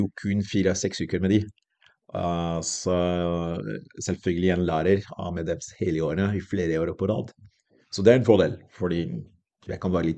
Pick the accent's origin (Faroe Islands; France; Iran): France; Dax, Nouvelle-Aquitaine; now in Norway; franskmann, har vært i Norge siden 99. Jeg kommer fra Dax, en liten by fra sørvest i Frankrike. Ikke så langt unna Biarritz og den spanske grensen. Vokste opp der, i en liten landsby som er 700 innbyggere.